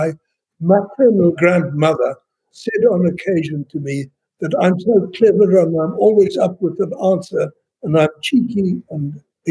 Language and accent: English; Pretoria, Gauteng, South Africa; also born or lived in Britain / Johannesburg / Heidelberg; I grew up partly in Pretoria, partly in Britain, partly in Johannesburg.